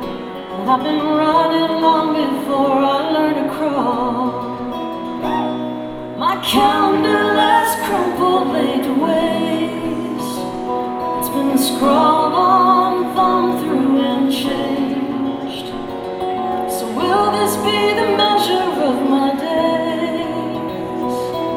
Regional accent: Atlanta, Georgia, United States; And we're like, we don't know either. We're from Atlanta.

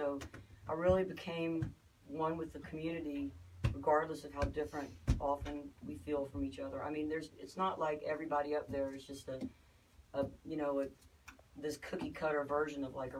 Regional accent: the South, United States; I was born in the South, and I'm from like about five generations

